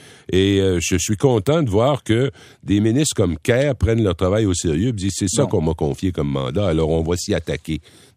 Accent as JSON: {"language": "French", "town": "Rimouski", "region": "Quebec", "country": "Canada", "tie": "born or raised there", "said": "en a un immense de ces centres-là à Rimouski, mon patelin."}